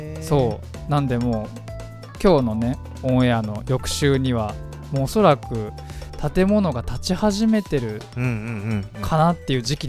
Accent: Fujisawa, Kanagawa, Japan; この番組は藤沢出身の俳優タレントとして活動する … と藤沢出身のハートフルをモットーとする不動産屋さん斉藤社長による藤沢ラバーコンビでお送りする地元密着番組です。

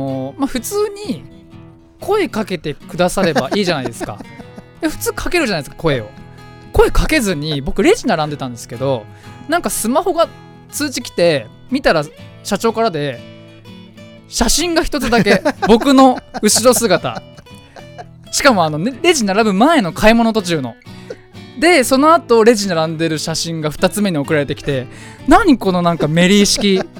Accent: Fujisawa, Kanagawa, Japan; 藤沢出身の俳優タレントとして活動する僕

